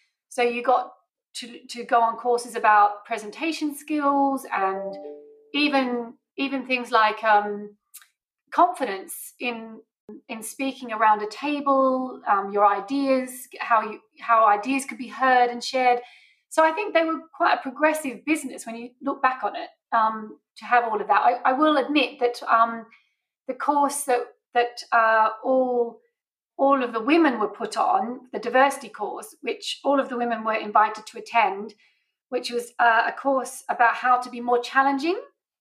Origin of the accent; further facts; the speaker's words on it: Australia; I grew up in Australia, so I'm obviously Australian born and bred.